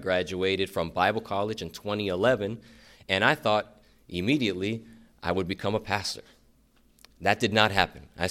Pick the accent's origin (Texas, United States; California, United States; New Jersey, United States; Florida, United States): Florida, United States; Miami; because I'm from Miami. And when you're from Miami, you don't want to leave Miami.